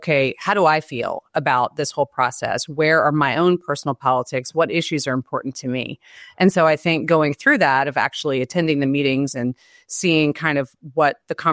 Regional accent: Memphis, Tennessee, United States; I grew up in what is now Tennessee's 9th Congressional District. I'm a native of West Tennessee, and I grew up in the Memphis area.

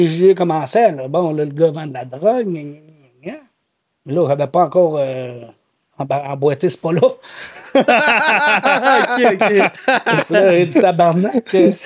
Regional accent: Lac-Etchemin, Quebec, Canada; Ouais, c'est Lac-Etchemin.

